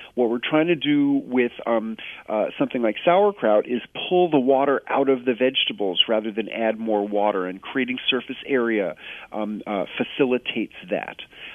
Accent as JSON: {"language": "English", "town": "New York City", "region": "New York", "country": "United States", "tie": "born or raised there", "said": "as a kid growing up in New York City, I loved what we call in New York City sour pickles"}